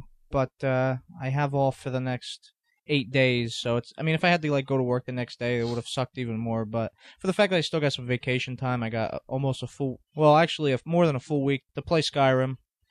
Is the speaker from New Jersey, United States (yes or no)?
no; Bloomsburg, Pennsylvania, United States; Well, my hometown's actually Bloomsburg, but...